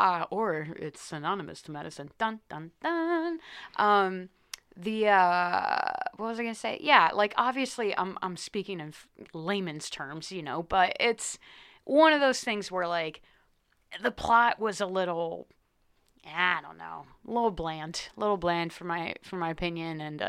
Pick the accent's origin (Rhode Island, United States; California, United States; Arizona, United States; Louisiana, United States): California, United States; Yeah, growing up in California, we're a little different out there.